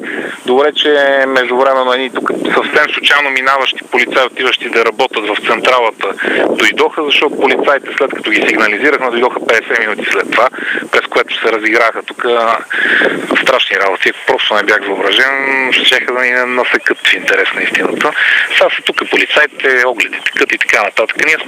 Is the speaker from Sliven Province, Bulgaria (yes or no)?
no; Sofia, Sofia City, Bulgaria; но съм от София.